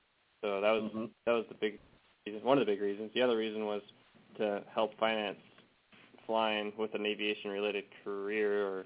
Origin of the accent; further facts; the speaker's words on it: Idaho, United States; I grew up in North Idaho, near Spokane, Coeur d'Alene, Spokane Coeur d'Alene area.